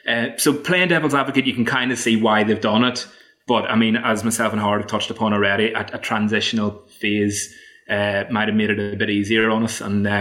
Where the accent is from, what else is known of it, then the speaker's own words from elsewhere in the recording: Ireland; Like, as an Irishman, I have to go home at Christmas, so I often miss the Boxing Day fixtures and things like that.